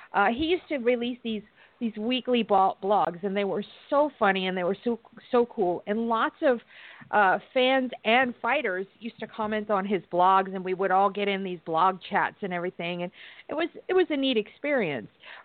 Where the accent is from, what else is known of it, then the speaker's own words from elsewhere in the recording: Brooklyn, New York, United States; basically it came from that movie and because I'm from Brooklyn.